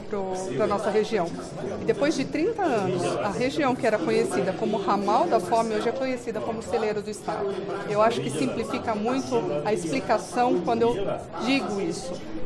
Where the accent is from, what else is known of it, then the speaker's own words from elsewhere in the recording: São Paulo, Brazil; Venho de uma região do estado de São Paulo que há 30 anos atrás não tinha irrigação como uma ferramenta de verticalização.